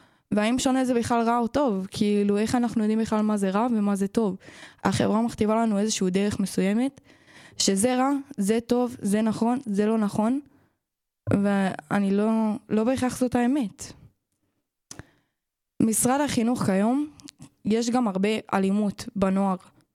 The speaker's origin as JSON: {"language": "Hebrew", "town": "Ra'anana", "region": "Central District", "country": "Israel", "said": "אני בת 16, אני מרעננה."}